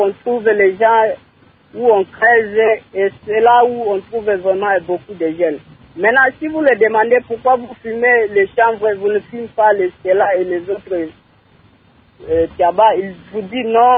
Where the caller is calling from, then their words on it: Kalima, Maniema, DR Congo; mais ici chez nous à Kalima, il y a plusieurs jeunes qui se lancent vraiment aux fumeurs.